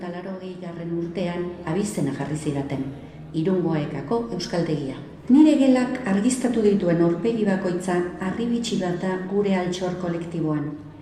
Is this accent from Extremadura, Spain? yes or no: no; Irun, Basque Country, Spain; 23. Korrika Irundik, gure herritik abiatzea